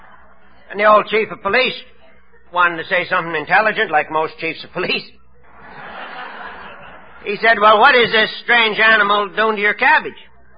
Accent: Prince Albert, Saskatchewan, Canada; I'm from Prince Albert, Saskatchewan

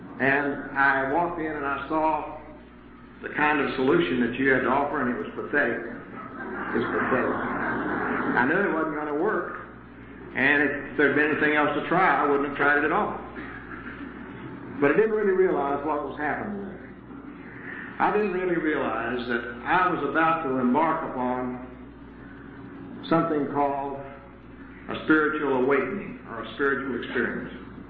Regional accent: Bovina, Texas, United States; I was raised out in West Texas, up in the panhandle of Texas, on 10 miles north of a town of 1,500 people, Bolivina, Texas.

